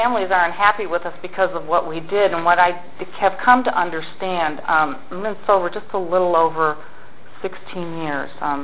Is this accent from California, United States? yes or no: no; Detroit, Michigan, United States; also born or lived in Pittsburgh; I lived mostly in Detroit most of my life. I was born in Pittsburgh, but raised mostly in the Detroit area.